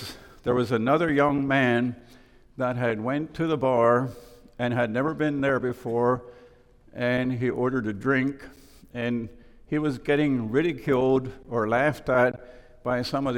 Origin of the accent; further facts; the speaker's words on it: Pennsylvania, United States; I grew up in Lancaster County, between Leola and New Holland, what is referred to as the Groffdale area.